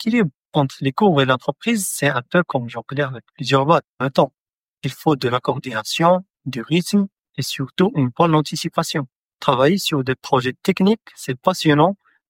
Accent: Morocco; now in Lyon, France; j'ai 24 ans, je viens de Suffolk, une petite ville au Maroc

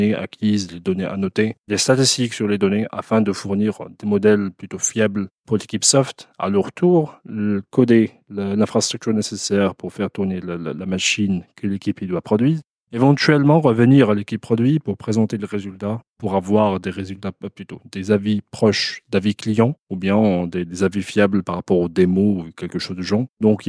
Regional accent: Algeria; moved away as an adult; now in France; j'ai 27 ans, je viens d'Algérie et je suis en France depuis 3 ans plus ou moins.

